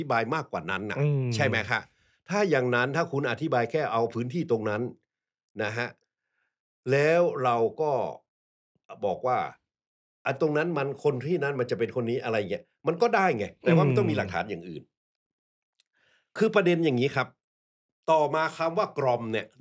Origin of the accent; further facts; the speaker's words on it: Chiang Rai, Thailand; เหมือนบ้านผมสมัยผมเป็นเด็กนะผมอยู่เชียงรายใช่ไหมครับ